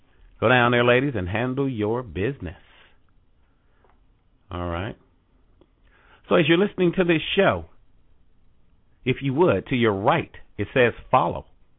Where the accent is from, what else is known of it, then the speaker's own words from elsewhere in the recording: Gary, Indiana, United States; I'm from Gary, Indiana, originally, so, you know, I drive home sometime.